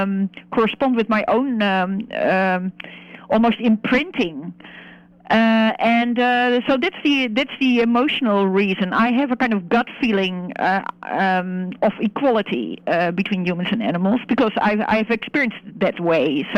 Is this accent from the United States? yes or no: no; Netherlands; I'm originally from Holland.